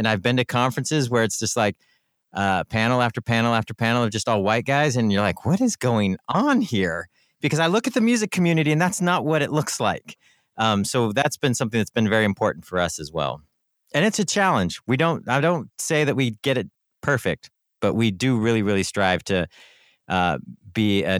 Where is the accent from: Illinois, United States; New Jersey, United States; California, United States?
California, United States; San Diego; You know, I grew up in San Diego, which is right on the border.